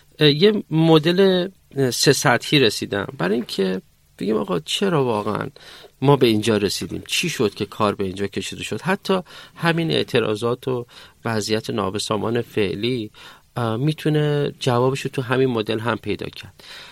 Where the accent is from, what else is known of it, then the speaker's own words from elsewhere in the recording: Iran; اینا مسائل حل نشده است که روی دست ما به عنوان یک ایرانی باقی مونده.